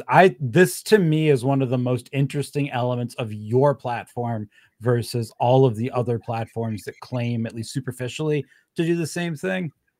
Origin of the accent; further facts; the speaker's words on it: New England, United States; being that we're both from New England